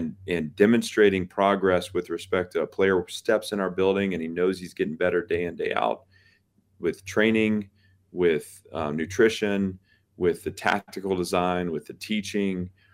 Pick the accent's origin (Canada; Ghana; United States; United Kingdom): United States; Nashville, Tennessee; growing up in Nashville watching Steve McNair